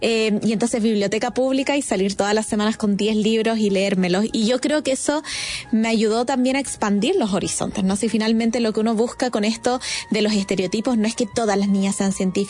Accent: Scotland, United Kingdom; Yo crecí mucho tiempo en Escocia, en el Reino Unido

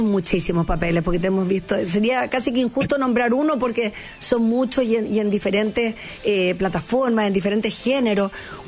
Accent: Chile; moved away; yo viví 25 años fuera de Chile, entonces mi acento es más neutral

